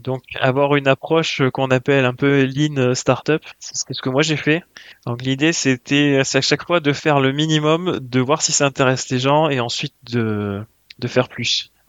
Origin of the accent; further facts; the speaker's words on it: France; ils savent même pas que je suis français, en fait.